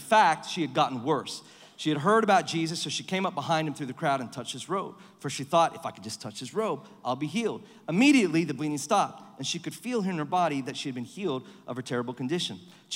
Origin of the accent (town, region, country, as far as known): Perth, Western Australia, Australia; accent: American